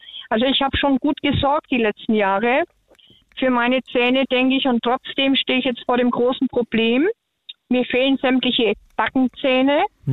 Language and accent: German; Bavaria, Germany; Ich komme aus Franken und muss sagen, ich habe da so viel Verschiedenes erlebt.